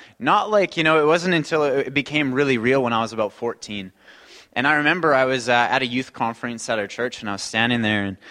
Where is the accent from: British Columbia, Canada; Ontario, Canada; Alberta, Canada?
British Columbia, Canada; Nanaimo; So I was born and raised in Nanaimo, so I'm an island boy.